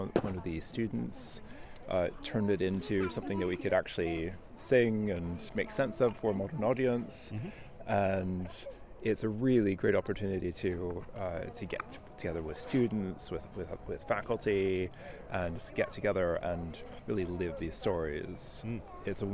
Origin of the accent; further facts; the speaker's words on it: Canada; I'm from Canada, so I grew up hearing French as well as English.